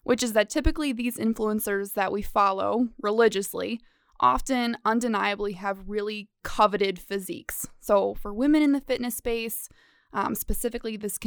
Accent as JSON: {"language": "English", "town": "South Bend", "region": "Indiana", "country": "United States", "said": "I'm from South Bend, Indiana."}